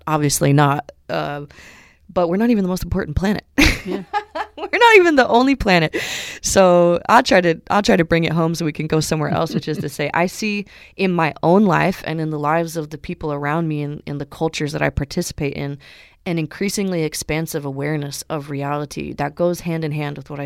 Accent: California, United States; born there; speaking as an American, I was born in California, so are my parents.

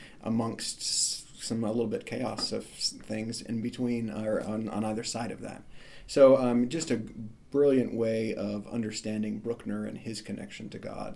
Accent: Utah, United States; now in Lubbock, United States; Growing up in Utah, I've sung and performed this work numerous times.

